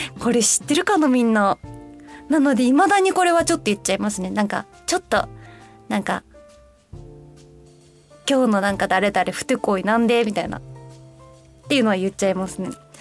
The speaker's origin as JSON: {"language": "Japanese", "region": "Osaka", "country": "Japan", "moved": "yes", "lives_now": "Tokyo, Japan", "said": "私大阪、さっきも言ったんですけど、大阪から東京に上京して、7年経ちます。"}